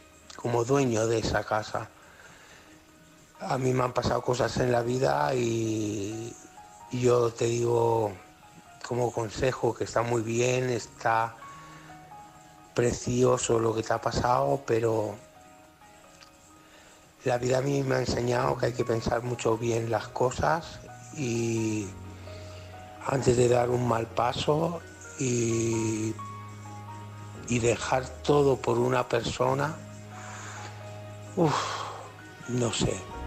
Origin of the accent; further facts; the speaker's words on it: Alcoy, Valencian Community, Spain; y soy de Alcoy.